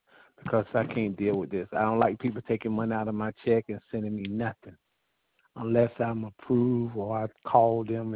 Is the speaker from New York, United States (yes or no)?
yes; New York, United States; I'm from New York, and my thing is, if you're going to do things the proper way or professional way, you tell everybody the detail about things like that.